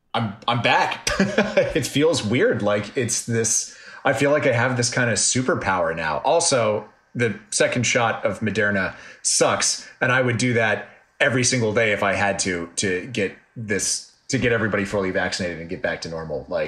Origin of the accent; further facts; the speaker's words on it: Washington, District of Columbia, United States; I went back to my hometown to DC, saw my family